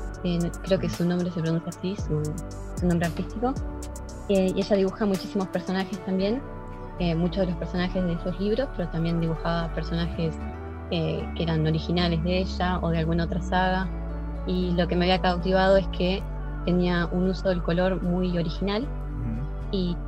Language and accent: Spanish; Argentina; Bueno, yo soy de Argentina.